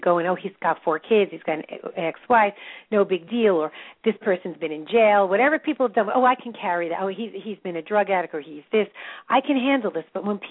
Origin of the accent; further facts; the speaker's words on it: Brooklyn, New York, United States; as being half Italian, you know, my Italian relatives were in Bensonhurst, so I grew up a lot in Bensonhurst.